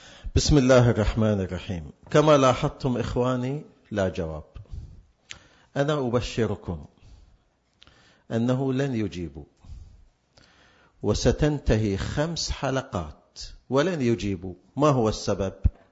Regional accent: Qatif, Eastern Province, Saudi Arabia; أنا ما أزعل، هذا صح، … وأنا من القطيف،

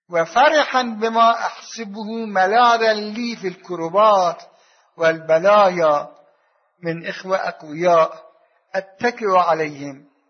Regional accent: Iraq; نحن أولاد العراق

